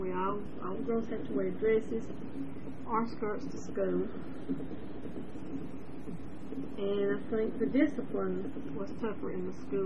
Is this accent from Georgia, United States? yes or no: yes; Rome, Georgia, United States; born there; I was born in Rome, Georgia, Floyd County, on April 6, 1945, at McCall Hospital.